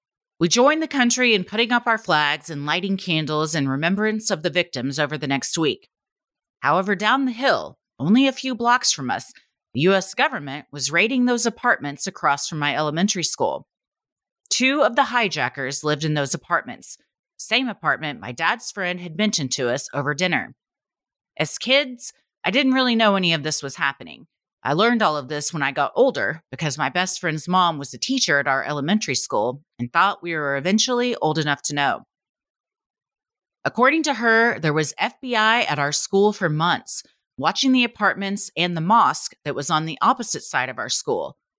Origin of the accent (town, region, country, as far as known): San Diego, California, United States; born or raised there